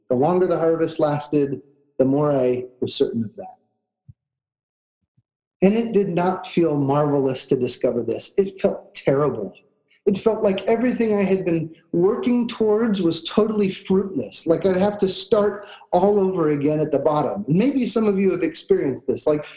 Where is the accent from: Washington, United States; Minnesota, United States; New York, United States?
Washington, United States; Walla Walla; also born or lived in Chicago; When I grew up in Walla Walla, winter ended in February.